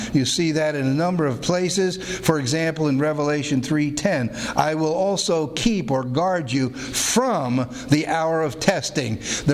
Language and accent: English; Pennsylvania, United States; now in Vancouver; Like I am from Pennsylvania. You know, that's where I hail from long ago. But this morning I'm from my house. I'm from Vancouver.